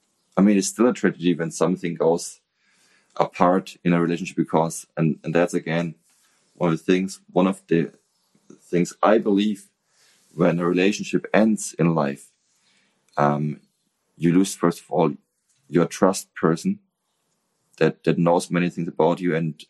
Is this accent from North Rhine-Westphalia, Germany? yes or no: no; Nuremberg, Bavaria, Germany; I love Nuremberg. Mm. That's my hometown.